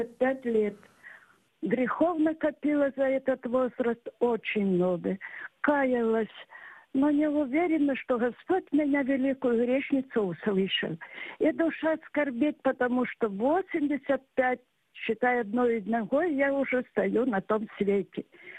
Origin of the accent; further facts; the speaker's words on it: Krasnodar Krai, Russia; Я из Краснодарского края. … Мне 85 лет.